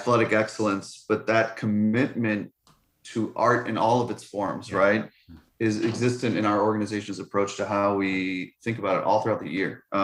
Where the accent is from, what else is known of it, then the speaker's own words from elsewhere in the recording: Milwaukee, Wisconsin, United States; This is also the community that helped raise me. So this is my hometown and my home community. So to go around, move away for a couple of years and come back, it brought newfound appreciation for what exists in this community. When you grow up in Milwaukee